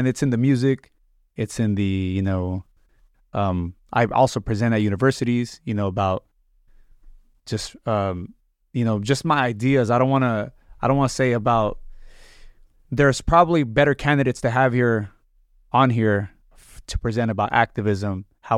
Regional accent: Fontana, California, United States; I'm from the Inland Empire, from the city of Fontana. That's the, you know, where I kind of came out from.

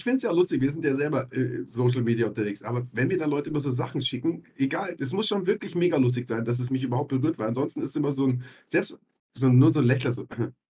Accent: Bavaria, Germany; Wir sind beide in Bayern groß geworden.

